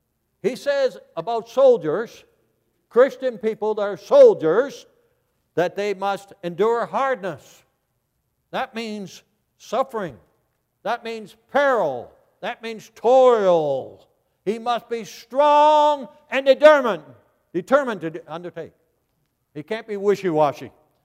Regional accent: Netherlands; I was born in Holland. I'm Dutch.

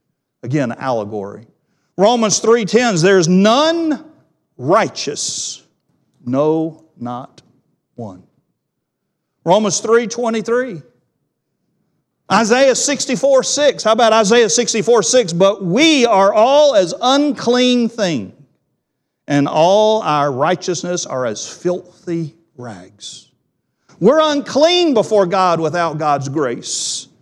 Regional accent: Bible Belt, United States; I grew up in the Bible Belt. I grew up in a moral, correct home, but not a Christian home.

